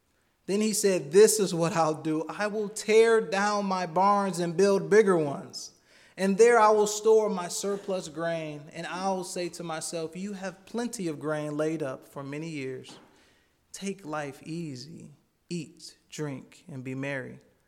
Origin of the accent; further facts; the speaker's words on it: Michigan, United States; I know I grew up in Michigan, so it was very cold even when it wasn't wintertime.